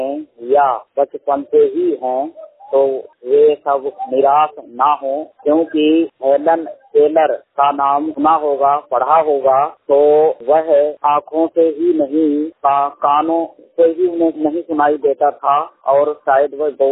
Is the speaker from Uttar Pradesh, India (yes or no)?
yes; Uttar Pradesh, India; now in Amritsar, India; और मैं इस समय अमृतसर में रह रहा हूँ और जिला शाहजहाँपुर यूपी का रहने वाला हूँ।